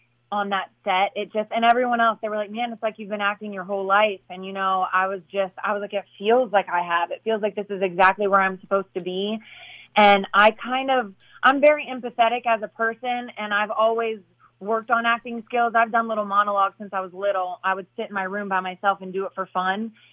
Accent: Midwest, United States; And I'm a homebody. I come from the Midwest.

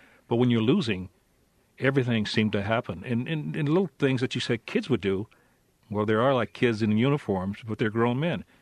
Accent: Memphis, Tennessee, United States; born there; I was born in Memphis, Tennessee.

